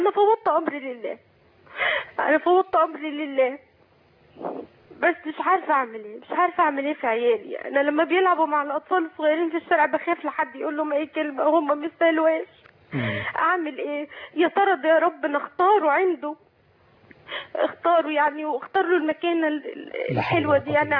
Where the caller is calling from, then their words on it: Asyut, Asyut Governorate, Egypt; انا من اسيوط